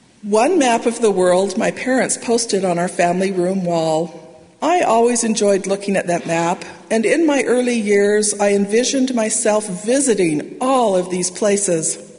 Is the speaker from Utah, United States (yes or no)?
yes; Utah, United States; born or raised there